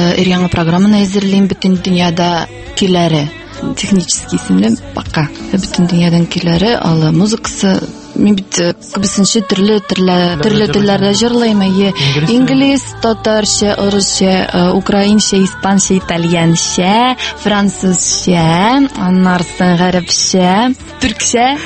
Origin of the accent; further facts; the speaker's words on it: Yershov, Saratov Oblast, Russia; born there; Саратау өлкәсеннән, Ершов шәһәре. Монда тудым.